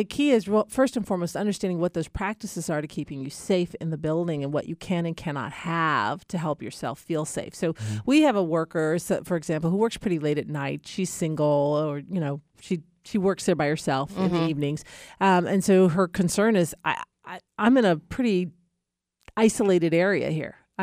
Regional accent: New York, United States; I grew up in New York.

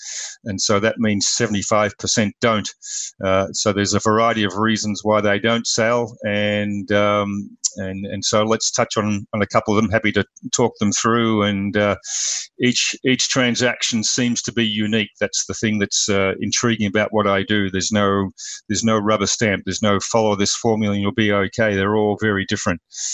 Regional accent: Australia; accent: Australian; now in United States; I come with an accent from Australia originally. Moved to the US about 30 years ago for a couple of years with my wife and two young kids, and lived in LA. Decided that was a challenge, so we moved back to Australia

